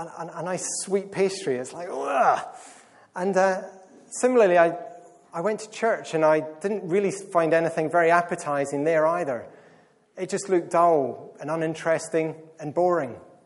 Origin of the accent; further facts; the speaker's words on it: Scotland, United Kingdom; I am Scottish after all. You did pick up on that, didn't you? Yeah, just checking, I haven't lost my accent.